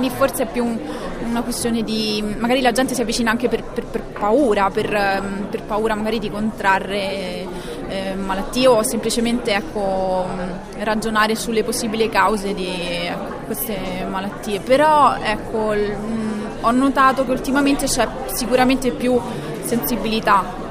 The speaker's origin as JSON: {"language": "Italian", "town": "Rome", "region": "Lazio", "country": "Italy", "said": "ho 30 anni, sono di Roma."}